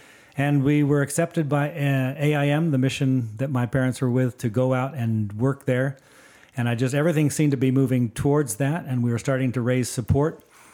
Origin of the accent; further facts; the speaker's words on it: Tanzania; born there; My current passport just says I was born in Tanzania, which is the current name of the independent country.